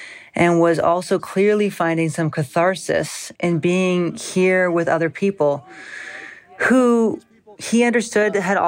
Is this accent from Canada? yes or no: yes; Canada; And because I'd heard so much that seemed unfamiliar to me as a Canadian, this was like such a quintessentially Canadian thing to do, to welcome people to the city.